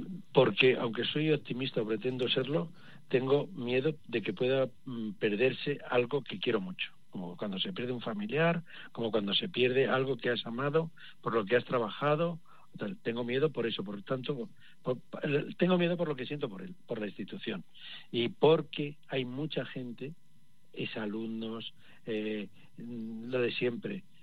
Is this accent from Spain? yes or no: yes; Spain; Yo soy un español rarito